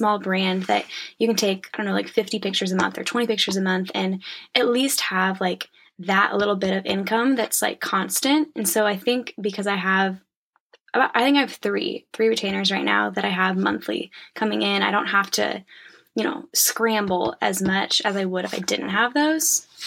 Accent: Kansas, United States; I mean, I'm from Kansas. There's not a whole bunch of unique landscape. There's a lot of flat land, which is beautiful.

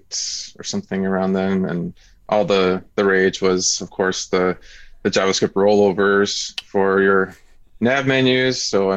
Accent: Seattle, Washington, United States; now in Portland, United States; I live in Portland, Oregon. And I grew up in the Pacific Northwest in Seattle

